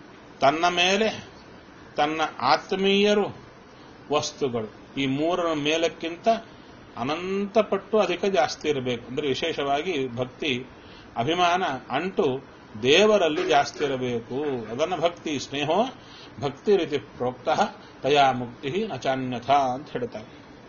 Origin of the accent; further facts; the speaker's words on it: Kurnool, Andhra Pradesh, India; ನಮ್ಮ ಊರು ಕರ್ನೂಲು, ಮಂತ್ರಾಲಯದ ಹತ್ತಿರ. ಮಂತ್ರಾಲಯಕ್ಕೆ ನೀರು ಬಂದಿತ್ತಲ್ಲ, ಅವಾಗೆ ನಮ್ಮೂರಿಗೂ ಬಂದಿತ್ತು.